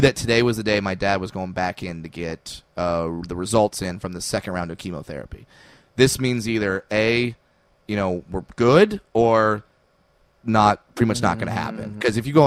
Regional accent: California, United States; and I'm from Orange County. I was in the audience

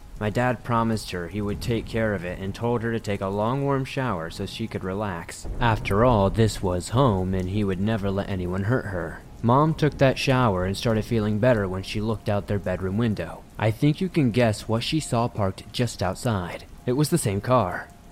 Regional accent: South Carolina, United States; This takes place around 1985 in my home state of South Carolina.

